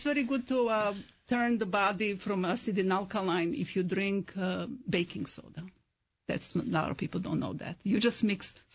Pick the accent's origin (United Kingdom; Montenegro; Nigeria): Montenegro; English is a second language; now in United States; From former Yugoslavia, Montenegro.